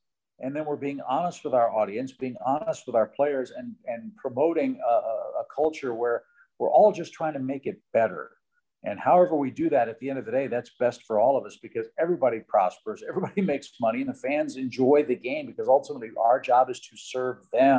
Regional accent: St. Louis, Missouri, United States; Look, I grew up in St. Louis, and I grew up with Vince Coleman and Willie McGee and Tommy Herr and Jack Clark.

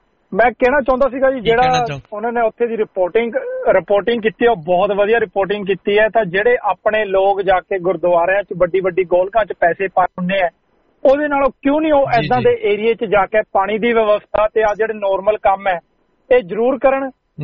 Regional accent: Haryana, India; ਮੈਂ ਹਰਿਆਣੇ ਤੋਂ ਬਿਲੋਂਗ ਕਰਦਾ। ਵੈਸੇ ਮੇਰੇ ਮਿੱਤਰ ਮੈਨੂੰ ਕਹਿੰਦੇ ਰਹਿੰਦੇ ਵੀ ਤੂੰ ਹਰਿਆਣੇ ਦਾ

